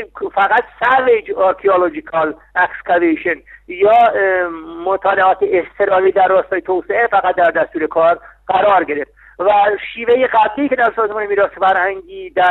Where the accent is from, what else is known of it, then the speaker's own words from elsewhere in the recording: Iran; من واقعا به عنوان یک ایرانی نمیدونم چگونه میتوانیم این کار رو بکنیم،